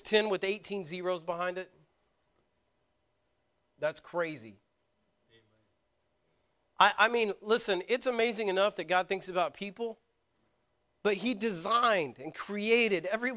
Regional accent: Braggs, Oklahoma, United States; Like, I grew up in Braggs.

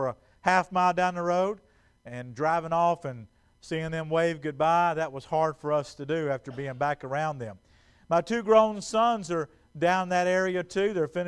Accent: Bogalusa, Louisiana, United States; The past 5 years, I've been back in my hometown in southern Louisiana, a little town called Bogalusa.

